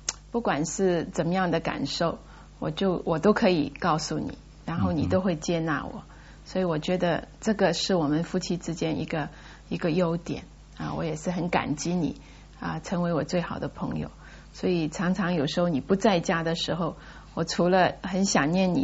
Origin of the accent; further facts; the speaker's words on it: Hong Kong; 那我自己在香港长大的，所以到一个你长大的地方，你会想到有很多你以前去过的地方